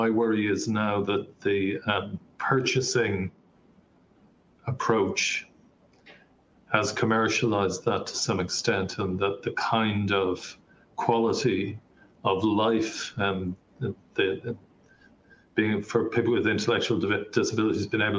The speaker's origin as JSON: {"language": "English", "country": "Ireland", "moved": "as an adult", "lives_now": "Wales", "said": "I'm Ombudsman and Information Commissioner in Ireland. I'm from Ireland originally, as you can tell. I went to work in Wales. I went to Cardiff originally en route to London, stopped off to visit somebody, and then worked there for more than 30 years."}